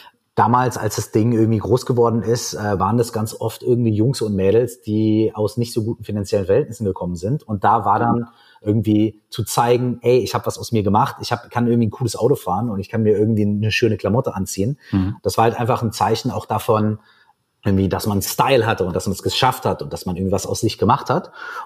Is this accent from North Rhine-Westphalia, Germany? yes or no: yes; Minden, North Rhine-Westphalia, Germany; haben wir bei uns in meiner Heimatstadt Minden in Westfalen